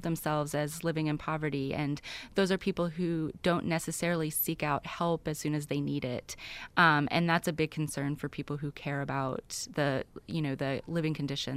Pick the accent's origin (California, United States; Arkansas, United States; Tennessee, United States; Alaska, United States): Arkansas, United States; You know, I'm from Arkansas